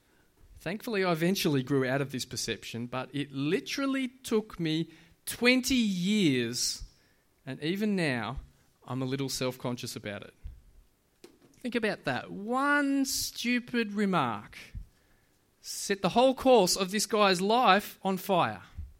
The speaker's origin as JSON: {"language": "English", "country": "Australia", "said": "And as an Aussie, I get it."}